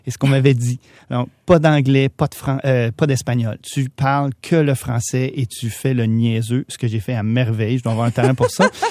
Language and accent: French; Canada; Puis quand on dit qu'on est des Canadiens, tout de suite le sourire, puis ça change.